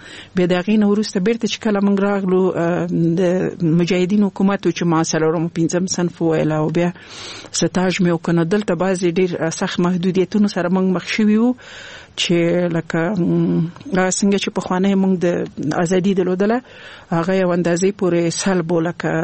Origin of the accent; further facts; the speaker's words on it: Laghman, Afghanistan; also born or lived in Nangarhar; زه خپل د لغمان ولایت يم